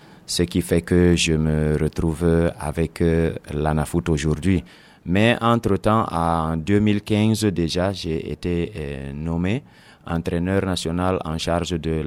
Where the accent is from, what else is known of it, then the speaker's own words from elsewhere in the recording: Maroua, Far North, Cameroon; à ma sortie, je suis revenu directement à ma région d'origine. Je suis revenu à Maroua